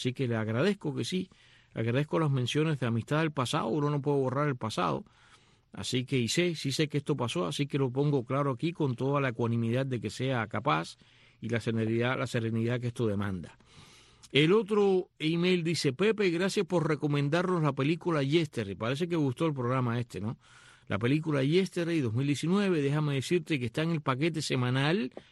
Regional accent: Bauta, Artemisa, Cuba; Hace años un muchacho de mi pueblo, de Bauta, tiene uno

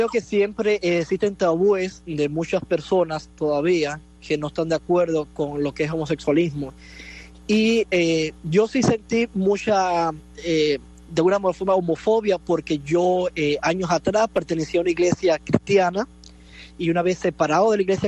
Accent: Banes, Holguín, Cuba; porque yo soy natal de Vanes, Holguín.

